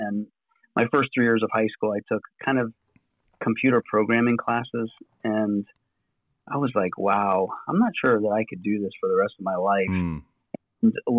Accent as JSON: {"language": "English", "town": "Dayton", "region": "Ohio", "country": "United States", "tie": "born or raised there", "said": "going to a graphic design trade school in my hometown in Dayton, Ohio."}